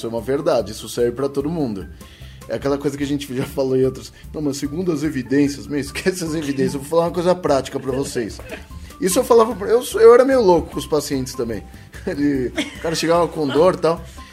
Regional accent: São Paulo, Brazil; Só que eu sou paulistano, então...

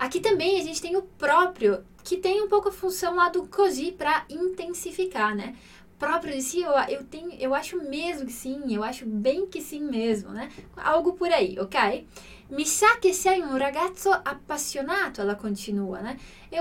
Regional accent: Mantua, Lombardy, Italy; Portuguese is a second language; moved away; ele nasceu na cidade onde eu cresci na Itália, que é Mantova.

